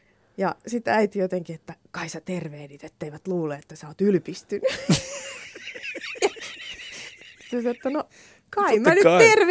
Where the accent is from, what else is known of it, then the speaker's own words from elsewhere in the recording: Laihia, Ostrobothnia, Finland; Mä oon Laihialta, joo. Pohjanmaalta.